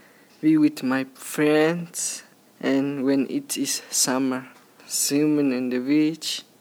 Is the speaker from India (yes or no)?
no; Guatemala; now in United States; I'm from Guatemala, but I was born Mexican, but according to my mom, when she was born, so had to go with me in Guatemala, and my residence is in Guatemala.